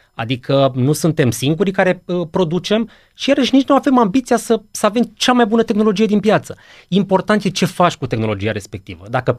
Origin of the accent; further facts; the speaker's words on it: Romania; asta fiindcă toți suntem români, închidem ușile că fac curent